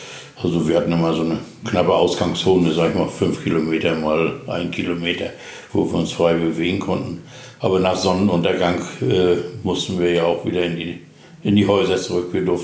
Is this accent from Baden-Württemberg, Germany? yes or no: no; Zissow, Mecklenburg-Vorpommern, Germany; born there; Ja, geboren bin ich eigentlich in Zissow im Landkreis Greifswald und bin 1966 eingezogen worden als Soldat.